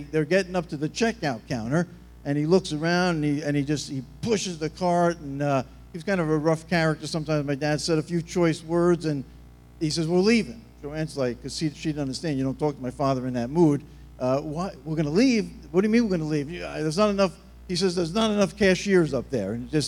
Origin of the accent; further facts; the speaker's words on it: Long Island, New York, United States; I was brought up in the New York metropolitan area on Long Island, New York.